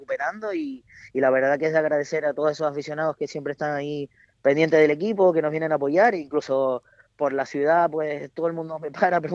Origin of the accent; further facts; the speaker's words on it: La Laguna, Canary Islands, Spain; yo soy de La Laguna, me crié en ese campo y he visto los diferentes ciclos